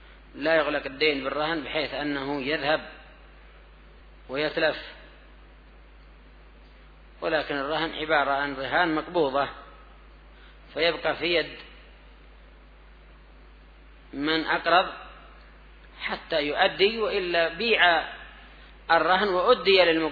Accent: Yemen; عندنا باليمن

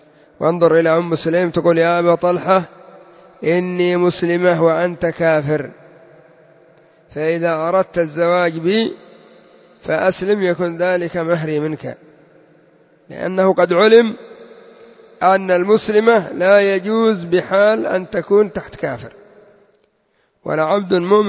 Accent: Yemen; لا سيما عندنا في اليمن يرجع يخزن وينظر في التلفزيون

